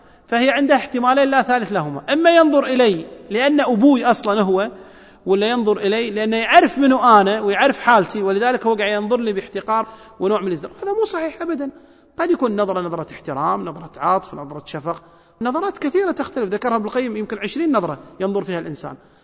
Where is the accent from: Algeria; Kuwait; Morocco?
Kuwait; يعني عندنا بالكويت أكثر من 790 ابن تبنتهم